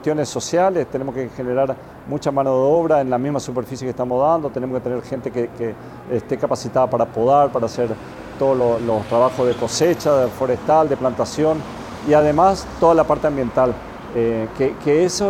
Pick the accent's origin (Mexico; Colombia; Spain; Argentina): Argentina; Sí, yo soy argentino. Inicié con estos modelos productivos en Argentina, en una región en el noreste de la Argentina, con pinos y pasturas, después con eucalipto y pasturas.